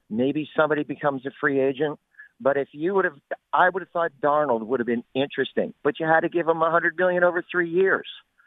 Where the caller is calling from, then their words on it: Unionville, Pennsylvania, United States; Hey, Corey … in Unionville.